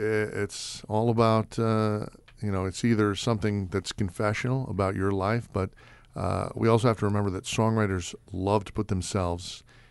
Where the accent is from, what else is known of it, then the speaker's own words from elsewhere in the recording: New York City, New York, United States; You know, I grew up in New York City, and my earliest musical influences were from my dad, who used to make me listen to Beethoven records when I was 5 years old.